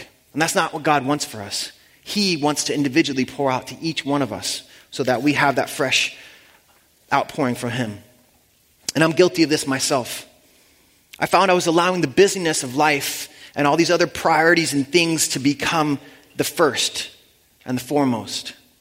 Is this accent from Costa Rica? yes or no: yes; Costa Rica; also born or lived in Australia / India; now in Canada; I grew up in Costa Rica, then I lived in Australia for 6 years, very chill, laid-back culture, and then we lived in India for a year and a half before Canada